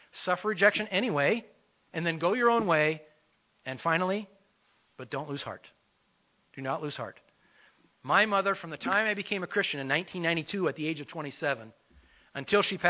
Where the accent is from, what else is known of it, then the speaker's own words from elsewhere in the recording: Elizabethtown, Pennsylvania, United States; now in Pueblo, United States; I'm not going to go back to Elizabethtown, Pennsylvania to try and establish a church. That's my hometown.